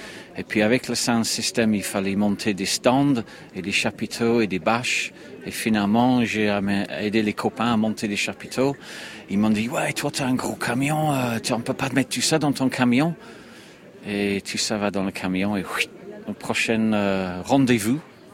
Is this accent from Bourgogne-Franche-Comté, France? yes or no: no; Toulouse, Occitanie, France; Non, moi je viens de Toulouse.